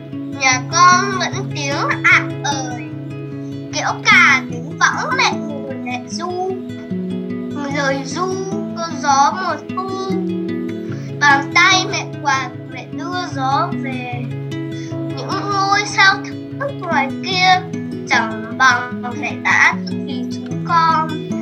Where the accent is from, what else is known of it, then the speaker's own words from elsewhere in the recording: Netherlands; Sáu tuổi, mà … Con sinh ra và lớn lên ở Hà Lan. 6 tháng trước gia đình con đã chuyển đến thành phố La Hay.